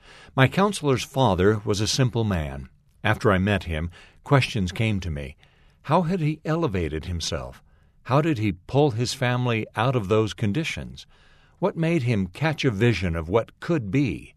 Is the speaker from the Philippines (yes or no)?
yes; Philippines; Growing up in the Philippines, I learned that as recently there as the early 1900s